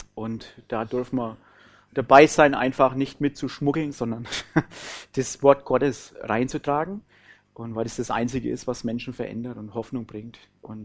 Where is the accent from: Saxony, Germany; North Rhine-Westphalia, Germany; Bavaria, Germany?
Bavaria, Germany; accent: Franconian; Wir kommen ursprünglich nicht aus Deutschland, sondern aus Oberfranken. Für diejenigen, die sagen, oh, der schwätzt aber auch kein Deutsch, gell? So, also wir sprechen tatsächlich nicht Deutsch, wir sprechen Fränkisch.